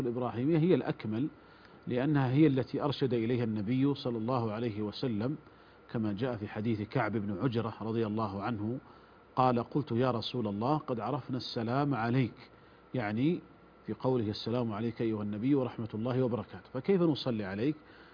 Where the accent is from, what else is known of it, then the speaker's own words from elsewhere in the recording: Saudi Arabia; أولا الضمان الاجتماعي عندنا في المملكة العربية السعودية